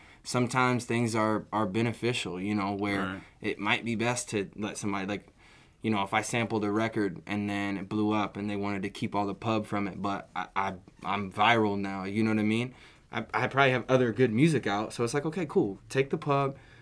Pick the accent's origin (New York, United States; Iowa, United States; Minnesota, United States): Iowa, United States; Cedar Rapids; born there; like, I was born in Cedar Rapids. My family is from the South Side of Chicago, so I don't know those elements to my life.